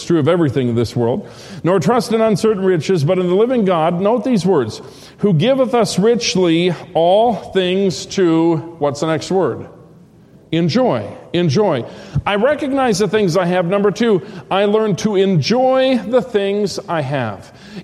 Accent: Minnesota, United States; there were lumber mills and lumber camps in the northern United States, state I grew up in Minnesota.

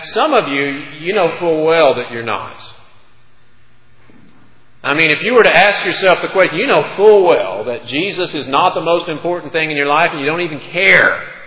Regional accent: Oklahoma, United States; Well, listen, I'm originally from Oklahoma, a little tiny town in farm country, Oklahoma.

